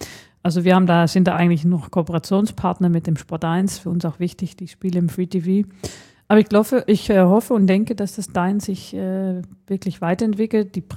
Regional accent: Netherlands; Ich bin Niederländerin und werde auch die holländische Nationalmannschaft anfeuern

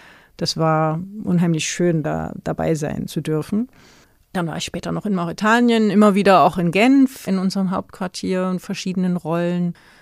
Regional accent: Dresden, Saxony, Germany; born there; Ich bin in der DDR geboren, in Dresden

